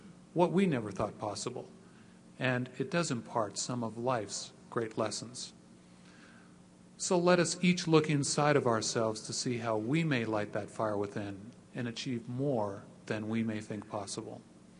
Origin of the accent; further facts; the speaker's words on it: Utah, United States; When I traveled across the U.S. or abroad during those times, mentioning that I was from Utah was met with comments of bribery and dishonesty.